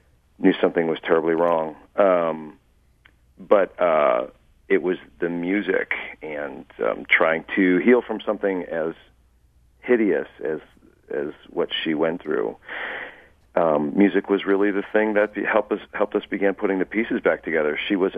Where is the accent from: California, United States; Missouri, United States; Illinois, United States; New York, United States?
Missouri, United States; St. Louis; Yeah, we grew up, my parents are both St. Louis natives and both born and raised in, you know, downtown.